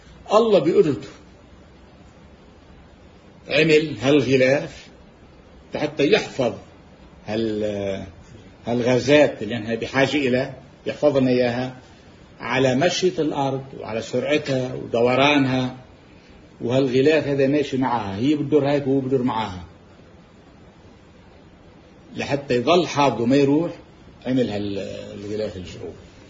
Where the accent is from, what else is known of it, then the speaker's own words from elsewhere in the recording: Lebanon; عندنا بلبنان بالجبال،